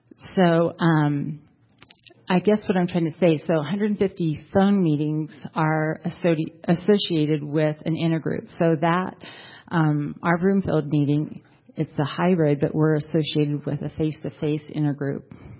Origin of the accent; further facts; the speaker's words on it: Colorado, United States; I'm from Northern Colorado, so we have our own intergroup.